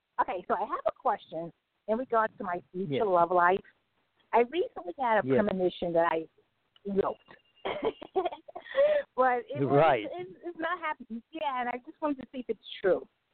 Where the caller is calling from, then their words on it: New York, United States; I'm calling from Long Island.